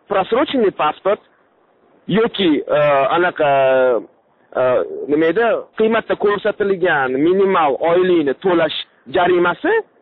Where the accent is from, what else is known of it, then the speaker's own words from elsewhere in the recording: Tashkent, Uzbekistan; men o'zim toshkentlikman.